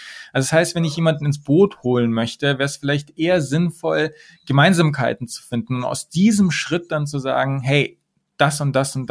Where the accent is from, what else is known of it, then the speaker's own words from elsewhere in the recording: Munich, Bavaria, Germany; ich komme aus München und ich bin so privilegiert